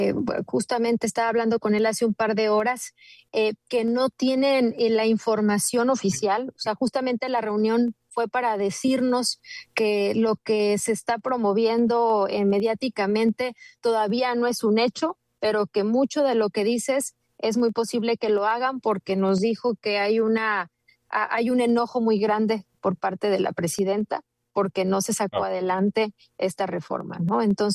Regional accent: Mexico; también tener muy claro como mexicanos que no solo votando se ejerce la democracia

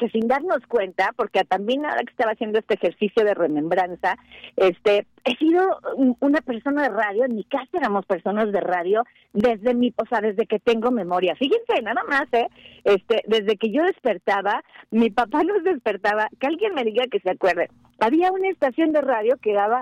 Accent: Tlalnepantla, State of Mexico, Mexico; a pesar de que yo nací en la Ciudad de México, en la Colonia Roma, la verdad es que me siento del Estado de México, en donde fui llevada a los tres días de nacida. Se llama Tlalnepantla, un municipio del Estado de México, así de que me siento tlalnepantlense

